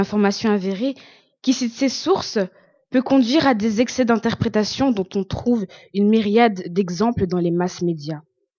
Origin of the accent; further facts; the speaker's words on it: Wallonia, Belgium; Nous pouvons d'ailleurs trouver des réactions émotives similaires chez nous en Wallonie